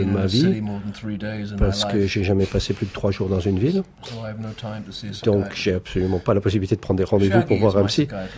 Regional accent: England, United Kingdom; French is a second language; now in United States; Nous sommes tous les deux des immigrés aux États-Unis, lui est jamaïcain, moi je suis anglais.

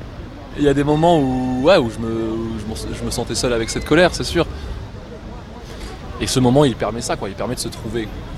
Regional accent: Montreuil, Île-de-France, France; also born or lived in Créteil / Villejuif; Ouais, je suis de Montreuil. Bon, j'ai toujours été en banlieue parisienne, quoi, vers Créteil, et ensuite à Villejuif.

